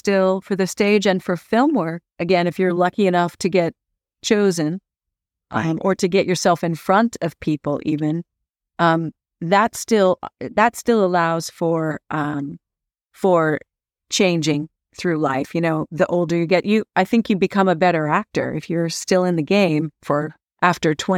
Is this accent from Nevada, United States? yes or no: no; California, United States; And you know, when I came from Northern California, where I was on the volleyball team